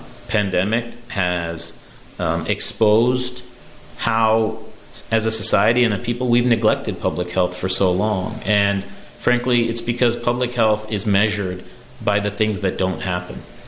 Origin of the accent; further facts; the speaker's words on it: Chicago, Illinois, United States; And, I saw that early on in my life, growing up in Chicago. My mother was a pediatrician on the west side of Chicago